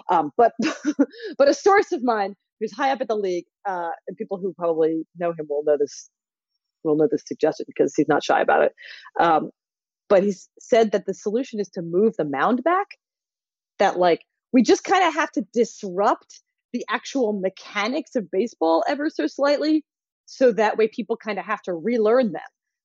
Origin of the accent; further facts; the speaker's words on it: Philadelphia, Pennsylvania, United States; that's because I grew up in the Ryan Howard era in Philly